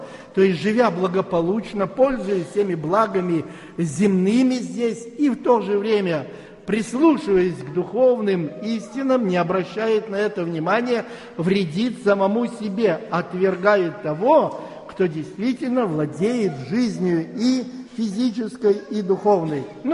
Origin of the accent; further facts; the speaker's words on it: Russia; я говорю, я россиянин, и там я ничем не обладаю, в России абсолютно.